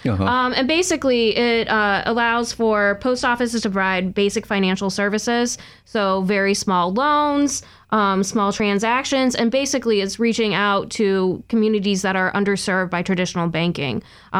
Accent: Michigan, United States; I'm from Michigan, so I was interested in it.

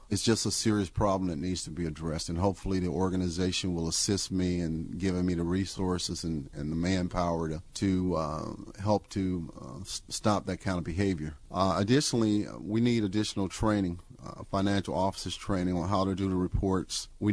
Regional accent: California, United States; since I come from California, Southern California in particular, there's a lot of diversity in Southern California.

